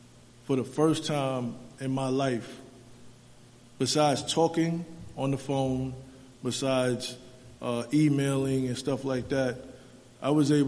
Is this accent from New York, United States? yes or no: yes; Brooklyn, New York, United States; you a little background of me … before I was … … I grew up in Brooklyn, New York, in the States, a very sickly child.